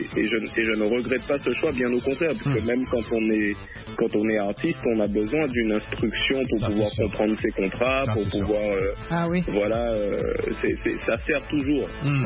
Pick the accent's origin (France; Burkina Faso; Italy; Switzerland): France; Guadeloupe; moved away as an adult; also born or lived in Montpellier; ma carrière solo a débuté lorsque j'ai quitté la Guadeloupe pour aller faire mes études en France, puisque à l'âge de 20 ans, je suis parti pour mes études à Montpellier.